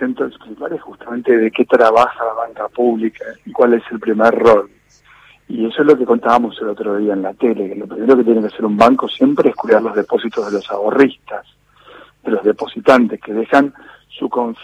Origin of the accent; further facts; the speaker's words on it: Santa Fe, Argentina; Yo soy santafesino